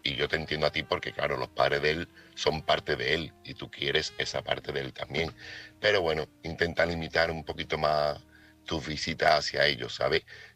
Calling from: Seville, Andalusia, Spain; corresponsal de Sevilla

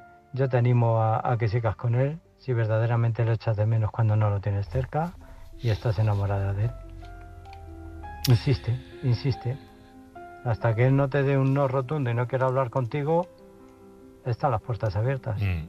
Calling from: Illescas, Castilla-La Mancha, Spain; de Illescas.

